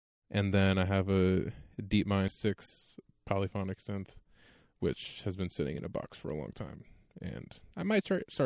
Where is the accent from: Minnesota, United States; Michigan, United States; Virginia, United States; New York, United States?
New York, United States; I've lived in New York my whole life, because I'm from New York. Little background information, but I'm from Long Island.